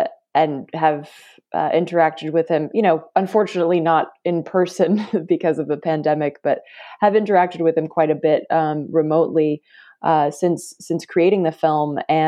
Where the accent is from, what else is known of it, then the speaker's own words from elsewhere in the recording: North Carolina, United States; growing up in North Carolina, I heard the term redneck quite a bit